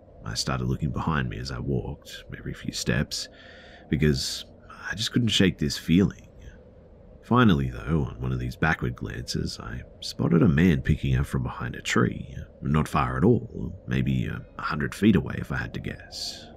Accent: Midwest, United States; I grew up in the Midwest US.

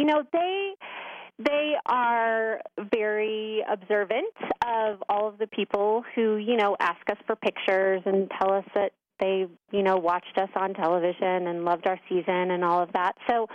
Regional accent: St. Louis, Missouri, United States; moved away as an adult; also born or lived in Indianapolis / Miami / Los Angeles; now in Colorado, United States; Anyway, I was born in Indy. I was raised in St. Louis, and then I went to IU, and then I went to University of Miami for grad school

